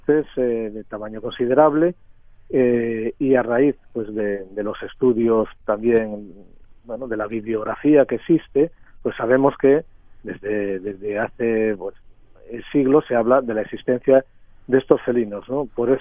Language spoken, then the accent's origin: Spanish; Galicia, Spain; Galicia, porque yo soy gallego